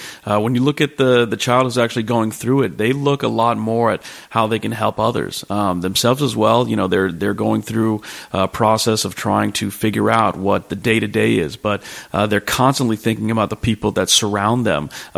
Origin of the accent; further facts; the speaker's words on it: San Diego, California, United States; Yeah. So I'm a San Diego native. I grew up in Mira Mesa.